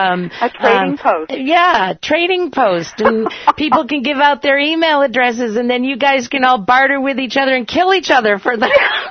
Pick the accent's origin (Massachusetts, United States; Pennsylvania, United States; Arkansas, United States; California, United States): Massachusetts, United States; only because I grew up in Massachusetts